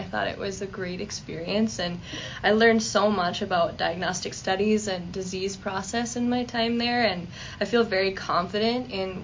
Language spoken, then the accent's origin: English; Dalton, Minnesota, United States; I actually grew up in the area. I am from Dalton, Minnesota. I went to school in Underwood, so I'm very familiar with the area.